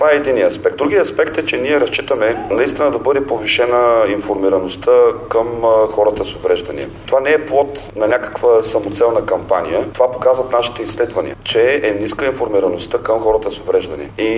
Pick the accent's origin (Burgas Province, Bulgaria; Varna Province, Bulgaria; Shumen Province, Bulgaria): Burgas Province, Bulgaria; Burgas; Аз държа в моя роден град Бургас да се случат нещата.